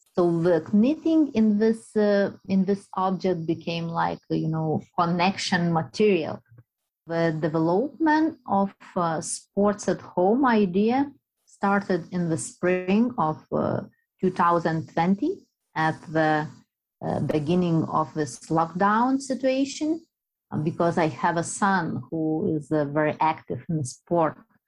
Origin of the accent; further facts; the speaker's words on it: Lithuania; I'm an artist from Lithuania